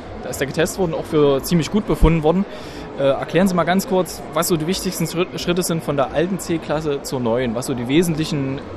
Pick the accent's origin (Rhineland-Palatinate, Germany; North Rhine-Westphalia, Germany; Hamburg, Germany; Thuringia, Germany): Thuringia, Germany; Gera; Okay, also die Einheimischen werden es wissen, wir sind aus Gera, ich weiß es nicht genau.